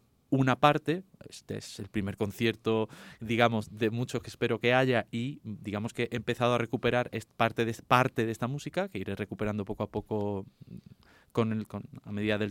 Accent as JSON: {"language": "Spanish", "region": "Andalusia", "country": "Spain", "said": "mi granito de arena como intérprete andaluz, qué menos que es redescubrir esta música de un compositor de mi tierra"}